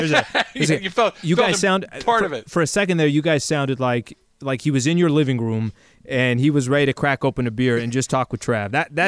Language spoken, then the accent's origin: English; San Diego, California, United States; Now, granted, too, I will say, growing up in San Diego, I was at games at Qualcomm Stadium